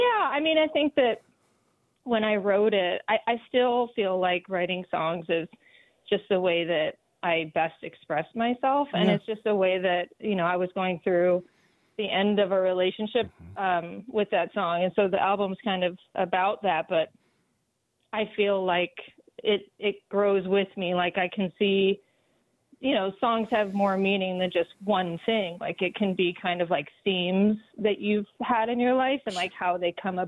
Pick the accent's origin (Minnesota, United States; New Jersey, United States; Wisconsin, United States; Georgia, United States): Wisconsin, United States; Lake Geneva; And so we're from Wisconsin. I'm from Lake Geneva, so that's like closer to Chicago.